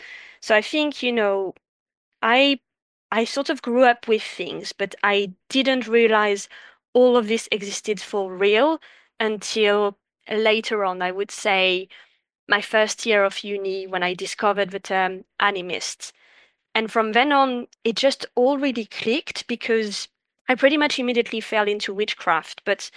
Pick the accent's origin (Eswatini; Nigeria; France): France; French Alps; moved away as an adult; now in United Kingdom; because I was born and raised in the French Alps and I moved to the UK in my 20s.